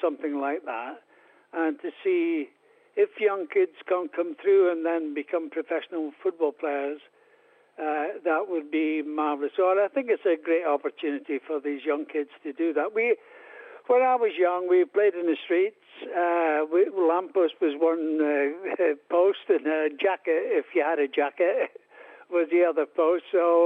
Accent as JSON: {"language": "English", "town": "Aberdeen", "region": "Scotland", "country": "United Kingdom", "tie": "born there", "said": "I was born in Aberdeen, so I've always followed Aberdeen Football Club, and I still do today."}